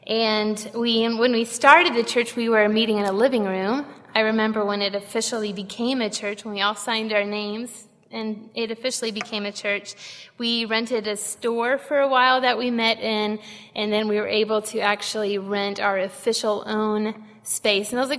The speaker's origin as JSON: {"language": "English", "town": "Chattanooga", "region": "Tennessee", "country": "United States", "tie": "born there", "said": "I was born here in Chattanooga, to a family that many of you know well."}